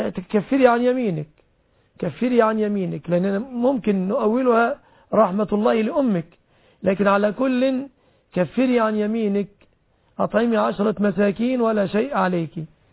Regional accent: Egypt; عندنا في مصر

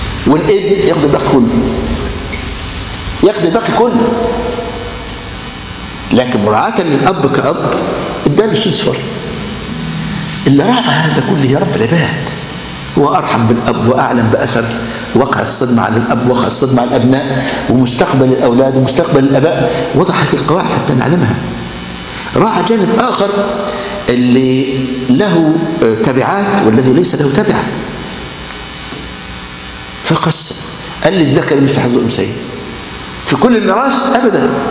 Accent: Egypt; احنا مصريين

